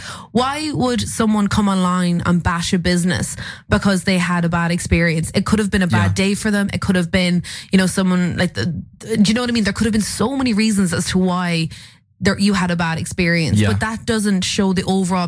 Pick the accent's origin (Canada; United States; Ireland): Ireland; Munster; I'm from Tipperary, so like there's not a food scene around there.